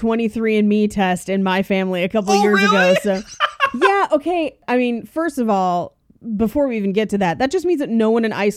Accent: Hayward, California, United States; I grew up near Hayward on the fault.

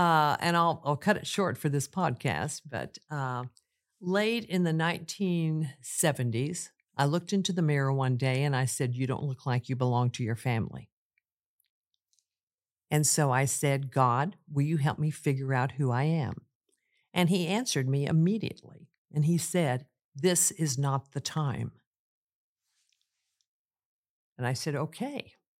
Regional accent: Missouri, United States; also born or lived in Lebanon, Missouri; When I was born up in Lebanon, Missouri, when my dad was in the Army, and I was born in October of 1945. He got out of the Army in November of 1945, and we moved up to Monroe County, Missouri, which is in the northeastern part of the state.

